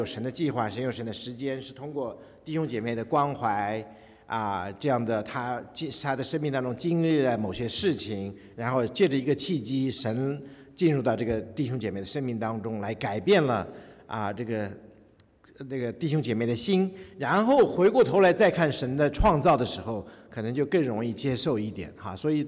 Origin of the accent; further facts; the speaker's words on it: China; 对我们从大陆来的弟兄姐妹来讲其实是一个蛮难的一个思想转变的这样一个过程